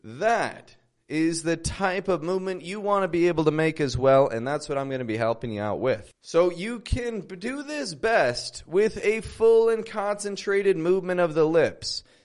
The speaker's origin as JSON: {"language": "English", "town": "Toronto", "region": "Ontario", "country": "Canada", "moved": "yes", "lives_now": "Mexico"}